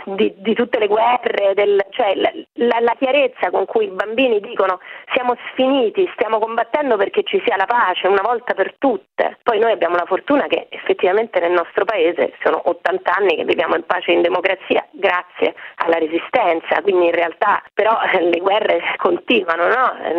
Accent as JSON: {"language": "Italian", "town": "Rome", "region": "Lazio", "country": "Italy", "said": "Poi sono romana, quindi diciamo la montagna è lontana, ecco."}